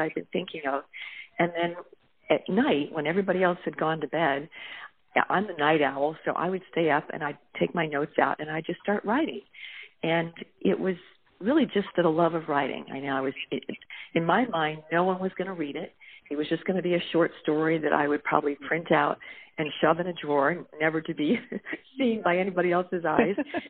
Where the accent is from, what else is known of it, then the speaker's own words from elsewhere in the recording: Connecticut, United States; I'm originally from Connecticut, and I had a lot of Connecticut readers saying, when are you going to set a story in Connecticut?